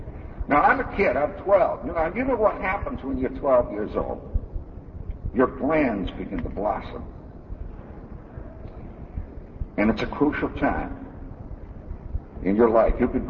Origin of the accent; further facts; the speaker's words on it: Hammond, Indiana, United States; See, I grew up in Hammond, Indiana, the toughest city this side of the Barbary Coast. It took gonads just to be a kid there.